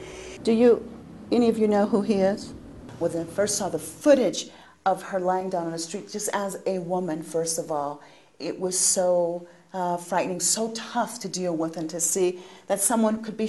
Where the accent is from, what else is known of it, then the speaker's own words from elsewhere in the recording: United States; now in Tehran, Iran; Being an American journalist right now based in Tehran